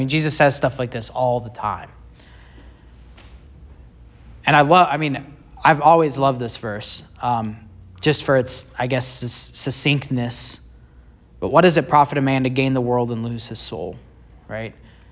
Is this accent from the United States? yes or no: yes; Bible Belt, United States; even growing up in the Bible Belt, Wednesday nights, right?